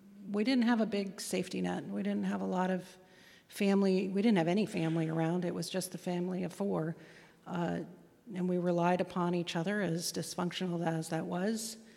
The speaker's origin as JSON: {"language": "English", "town": "Aspen", "region": "Colorado", "country": "United States", "tie": "born or raised there", "said": "We grew up in Aspen, which, you know, in the late 70s and the early 80s was quite a time."}